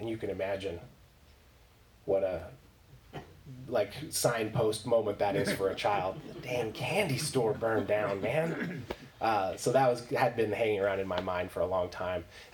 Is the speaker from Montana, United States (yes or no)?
yes; Missoula, Montana, United States; Like, growing up in Missoula, there were a lot of Eastern European and, like, Southeast Asian immigrants who had come over, refugees.